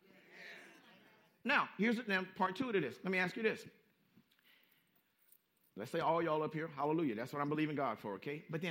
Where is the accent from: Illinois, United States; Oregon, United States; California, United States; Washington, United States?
California, United States; Compton; You know, we grew up in Compton. You don't back down from nobody.